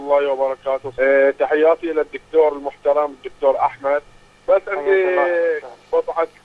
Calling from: Bahrain; يعني احنا هنا عندنا في البحرين التقويم يحتاج إلى تقريبا 3,000 دولار

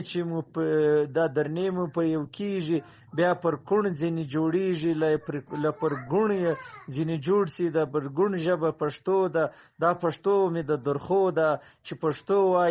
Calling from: Quetta, Balochistan, Pakistan; جنوبی پښتونخوا کوټه برشو.

